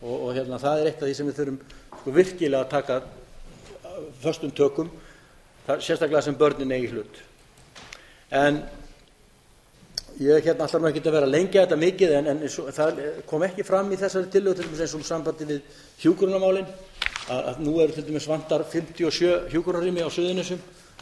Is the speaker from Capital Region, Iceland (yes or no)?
no; Grindavík, Southern Peninsula, Iceland; Nú kem ég úr Grindavík og það er ástandi ekki slæmt og hefur ekki verið